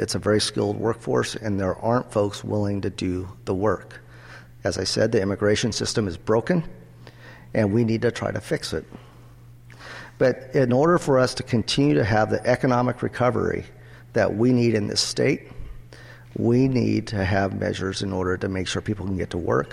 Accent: Eugene, Oregon, United States; native son of South Eugene and a University of Oregon graduate, so it's always glad to come home to my hometown.

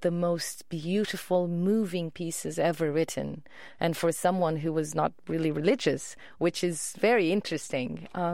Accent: Portugal; a lot of the musicians, this is in my hometown, we went to school together

